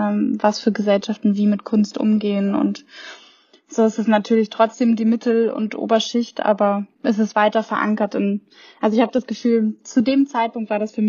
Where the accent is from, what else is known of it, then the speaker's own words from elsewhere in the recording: Hamburg, Germany; also born or lived in Argentina; Ich komme aus Hamburg